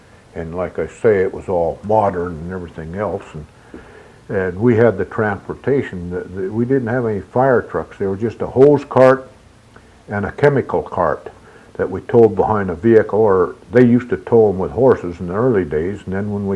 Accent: Nenana, Alaska, United States; Because all the time I was raised there in Nenana, why, we had running water in the house and hot air furnaces

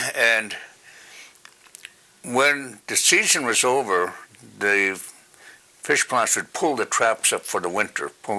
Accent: Seldovia, Alaska, United States; So growing up in Saldovia was interesting that I don't know of any kid that didn't have to do chores.

